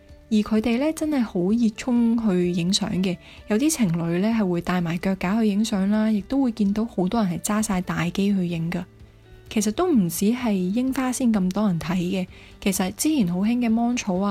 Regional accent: Hong Kong; now in South Korea; 作为一个南方人，本身香港是不会落雪的嘛

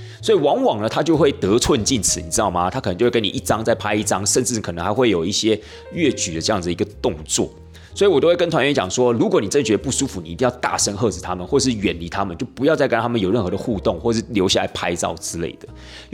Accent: Taiwan; 我们台湾人对撒哈拉这样子的一个印象呢

